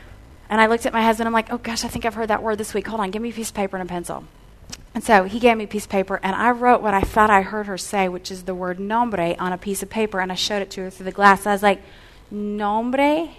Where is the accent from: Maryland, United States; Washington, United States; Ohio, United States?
Ohio, United States; Cincinnati; I would always say I'm from Cincinnati, and my major is Campus Crusade for Christ.